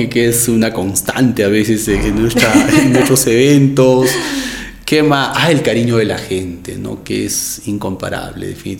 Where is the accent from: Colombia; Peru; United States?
Peru; Paucartambo, Cusco; me regalaron un hermoso poncho de mi pueblo, Paucartambino.